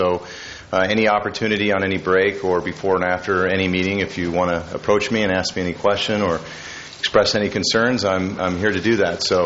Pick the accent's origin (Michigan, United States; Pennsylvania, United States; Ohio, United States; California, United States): California, United States; San Luis Obispo; I'm from San Luis Obispo.